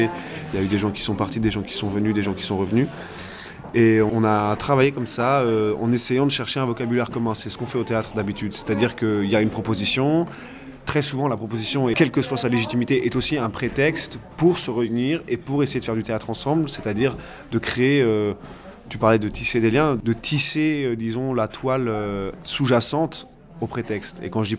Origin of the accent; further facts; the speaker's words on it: Italy; Mais moi, j'ai grandi en Italie